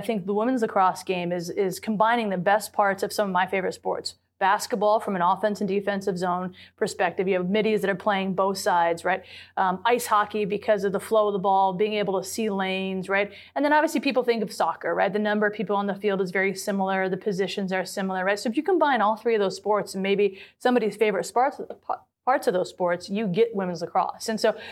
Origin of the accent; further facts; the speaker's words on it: Midwest, United States; I was able to draw upon my experiences growing up in the Midwest and playing basketball and playing soccer.